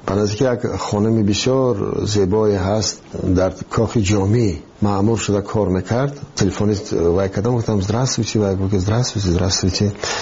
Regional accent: Iran; من گفتم من یک از ایران آمدم

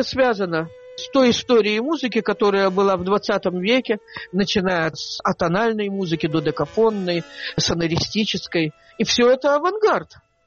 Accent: Moscow, Russia; … и я из Москвы, также из Москвы … из Питера

